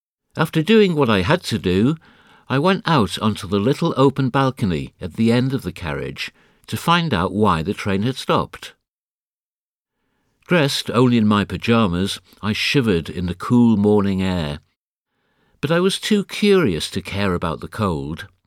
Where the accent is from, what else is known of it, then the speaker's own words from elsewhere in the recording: Zambia; I grew up in Zambia, in Africa, and when I was old enough to start school, my parents sent me to a school down in Bulawayo.